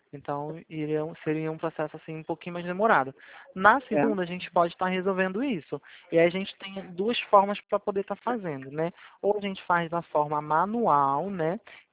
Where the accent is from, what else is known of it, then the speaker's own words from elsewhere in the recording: Rio de Janeiro, Brazil; Eu sou aqui do Rio mesmo.